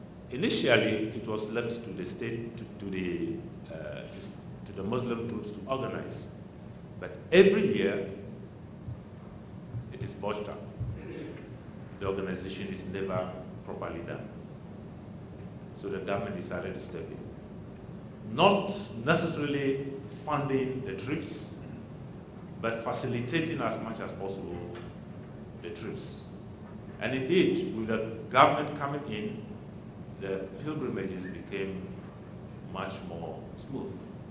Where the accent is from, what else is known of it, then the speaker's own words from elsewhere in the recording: Ghana; In the case of my home country, Ghana, which is considered relatively peaceful